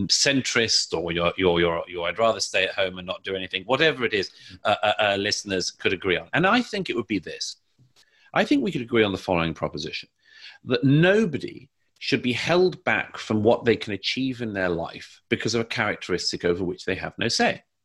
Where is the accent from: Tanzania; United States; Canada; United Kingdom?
United Kingdom; you can tell I'm from the United Kingdom. I'm a visitor in this country